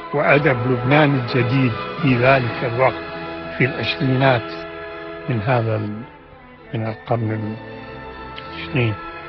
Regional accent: Baghdad, Baghdad Governorate, Iraq; born there; ولدت في بغداد في 19 أيلول سنة 1911، فأنا الآن أستطيع أن أقول أنني في حوالي 90 من عمري.

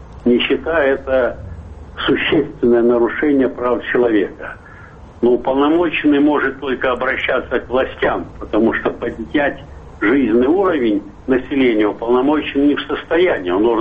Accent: Pyatigorsk, Stavropol Krai, Russia; Я сам родился в Пятигорске, вырос там.

